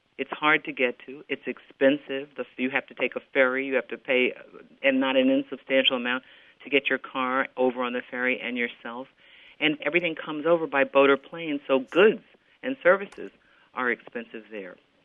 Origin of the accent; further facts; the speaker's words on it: New York, United States; We grew up in New York, me and my three siblings